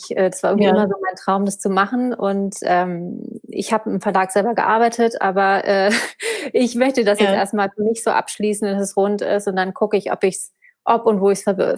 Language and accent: German; Hamburg, Germany; Also ich komme aus Hamburg, bin gerade 44 Jahre alt geworden